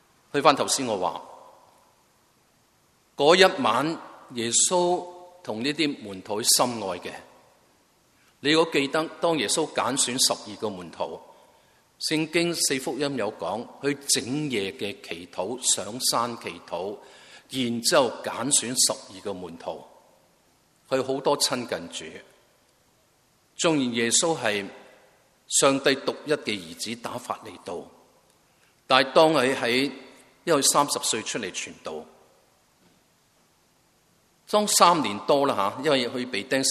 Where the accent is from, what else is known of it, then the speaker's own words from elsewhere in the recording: China; 我们中国人 很多时讲话一些点都好